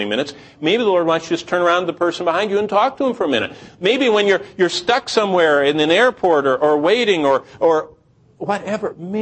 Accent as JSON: {"language": "English", "region": "Oklahoma", "country": "United States", "said": "Oh, I'm from Oklahoma."}